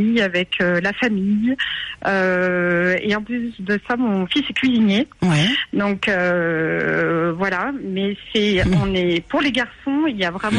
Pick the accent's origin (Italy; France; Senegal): France; Lyon, Auvergne-Rhône-Alpes; j'habite dans un lieu de désert médical, donc on est lyonnais à la base